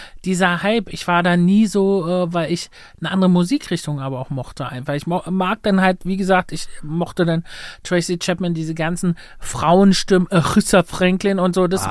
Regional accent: Luckenwalde, Brandenburg, Germany; Es gab bei uns in Luckenwalde 2, die haben dort gewohnt.

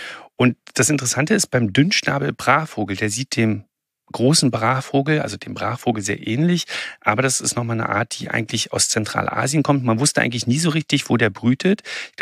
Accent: Berlin, Germany; Ich komme ja auch aus Berlin.

